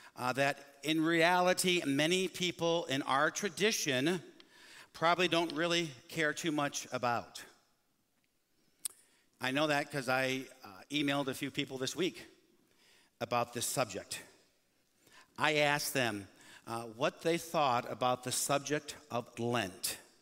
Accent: Michigan, United States; Like Mark, I am from the Midwest, Michigan

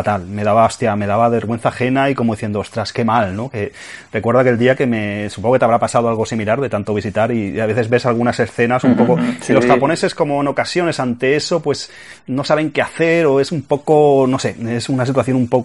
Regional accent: Spain; aun siendo pues latinos, españoles en este caso

